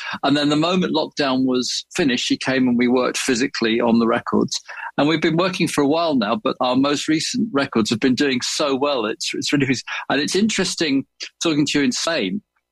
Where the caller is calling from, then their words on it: East of England, United Kingdom; I'm actually currently staying at my daughter's, which is in Essex.